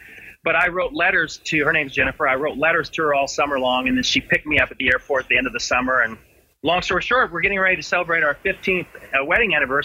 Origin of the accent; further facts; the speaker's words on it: Midwest, United States; because I grew up in the Midwest, basically.